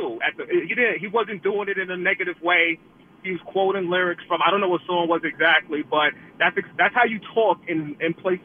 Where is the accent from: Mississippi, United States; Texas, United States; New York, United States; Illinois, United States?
New York, United States; Queens; And growing up in South Jamaica, Queens, it's a known thing that amongst friends you can definitely use that word